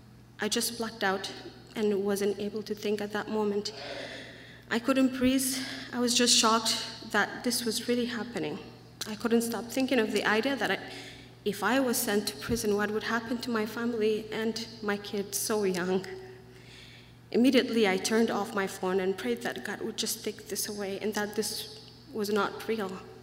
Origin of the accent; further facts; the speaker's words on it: Eritrea; English is a second language; moved away; A few years back, when I was still living a normal life in my home country, Eritrea, and that is in East Africa